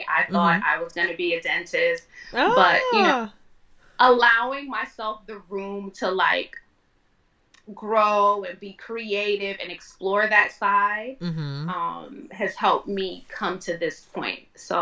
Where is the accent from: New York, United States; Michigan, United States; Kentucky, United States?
New York, United States; You know, I grew up in New York, fashion all around.